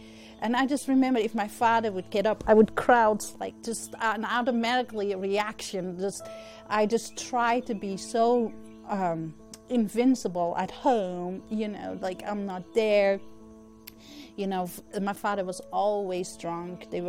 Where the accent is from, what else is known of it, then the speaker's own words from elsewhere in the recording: Amsterdam, North Holland, Netherlands; born there; English is a second language; Well, I was born in Amsterdam in a blue-collar neighborhood where everybody just kind of drank.